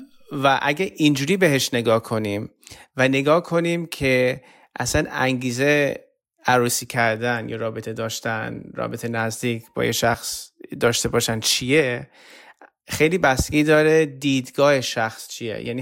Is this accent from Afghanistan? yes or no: no; Iran; ماها اصولا در یه شرایط هایی بزرگ میشیم که شاید پدر مادرمون خیلی ما رو بهمون راهنمایی نمی کنن که احساسمون رو ابراز کنیم.